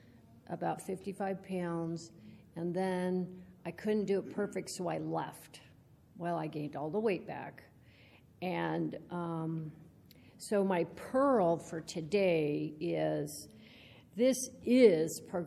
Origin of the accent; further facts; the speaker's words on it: Portland, Oregon, United States; now in Bend, United States; I'm from Bend. And I actually grew up in the Portland area, but the last couple years I've lived in Bend.